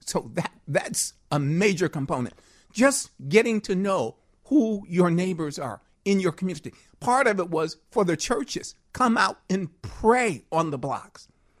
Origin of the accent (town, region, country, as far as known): Chicago, Illinois, United States; born or raised there